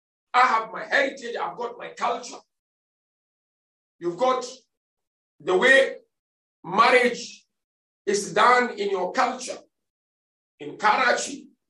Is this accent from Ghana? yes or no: yes; Ghana; I'm originally from Africa, from Ghana. That's where I was born and bred.